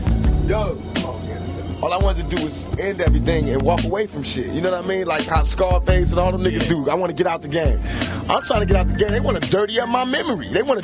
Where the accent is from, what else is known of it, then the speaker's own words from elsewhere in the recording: East Coast, United States; I'm from the East Coast and I know about that culture